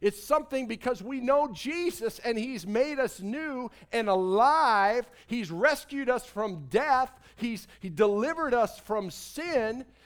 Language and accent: English; Mount Vernon, Illinois, United States; You know, place I grew up, Mount Vernon, small little community.